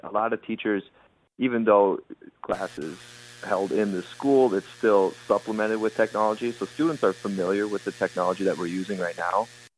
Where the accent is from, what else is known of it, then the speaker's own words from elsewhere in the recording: Mora, Minnesota, United States; I grew up in Mora, Minnesota. I went to college at South Dakota State in Brookings.